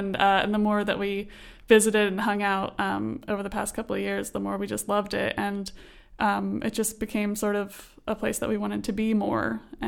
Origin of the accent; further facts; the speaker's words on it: Lancaster, Pennsylvania, United States; born there; I was born in Lancaster and have a lot of extended family in the area on both sides of my family.